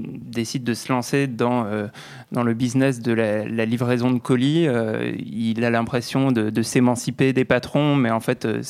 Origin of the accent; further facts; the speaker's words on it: France; accent: French; que je dis avec mon petit accent français.